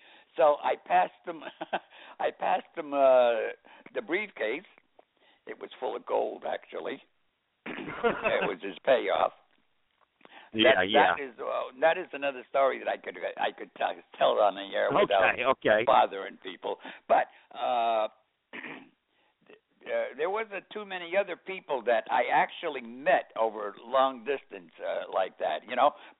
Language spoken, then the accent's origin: English; Wallingford, Connecticut, United States; You see, I'm from Wallingford, Connecticut.